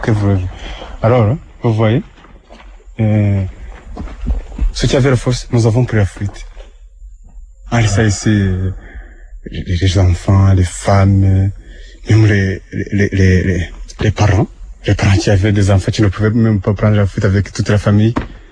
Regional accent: Tanzania; Je viens de la Tanzanie.

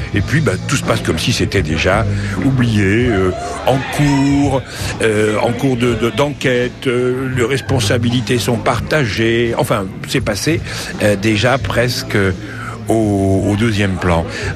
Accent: France; c'est qu'on est français

